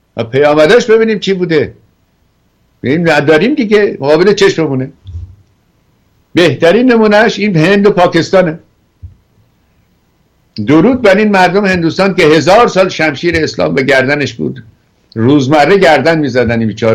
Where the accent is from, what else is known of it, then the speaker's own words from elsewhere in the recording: Iran; ما که ایرانی هستیم و اینقدر مدنیت داریم